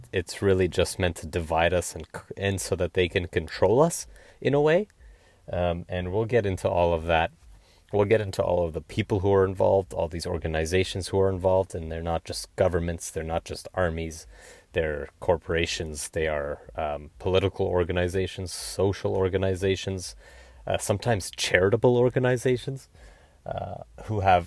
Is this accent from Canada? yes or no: yes; Canada; Lebanese and Syrian in ancestry, in heritage, in culture. I'm also Canadian, born and raised in Canada by Lebanese and Syrian parents